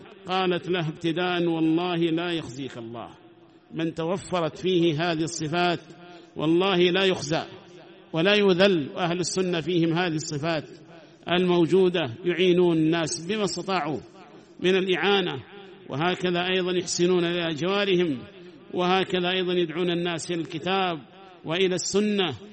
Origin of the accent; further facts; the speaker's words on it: Yemen; تأملوا وتفكروا يا عباد الله إلى أي شيء صارت بلدنا اليمن